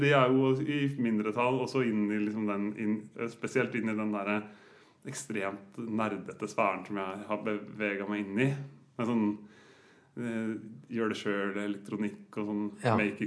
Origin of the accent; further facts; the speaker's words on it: Skjetten, Akershus, Norway; Og jeg er fra Skjetten.